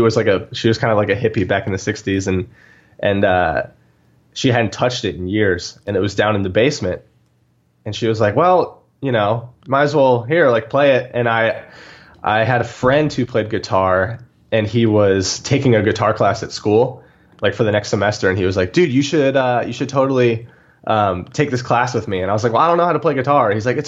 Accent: Atlanta, Georgia, United States; Pretty normal. It's like we lived in the suburbs, and I had like a good group of friends who they're still like my best friends right now.

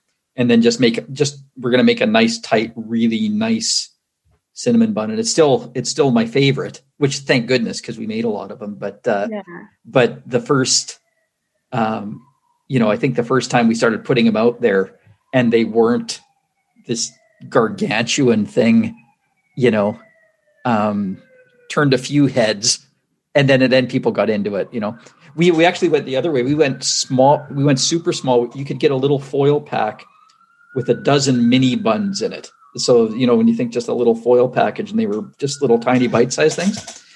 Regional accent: Saskatchewan, Canada; Well, and I love the story, like growing up in Saskatchewan, when we opened up our place

